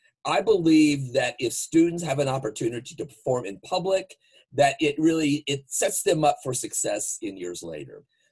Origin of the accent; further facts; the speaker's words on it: Louisville, Kentucky, United States; I'm from Kentucky and attended college in Marion, Indiana at Indiana Wesleyan University. And at the end of my 4-year undergrad degree, I decided that to teach back in my home high school in Louisville.